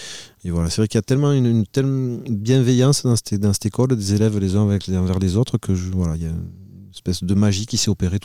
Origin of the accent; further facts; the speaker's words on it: Toulouse, Occitanie, France; born there; je suis né à Toulouse, dans une famille de républicains espagnols.